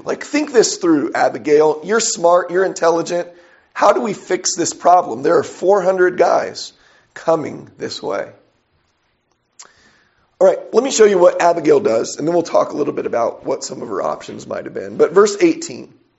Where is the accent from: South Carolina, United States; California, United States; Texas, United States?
California, United States; San Diego; I grew up in San Diego, California. Everywhere around there were people that were homeless, all over the place.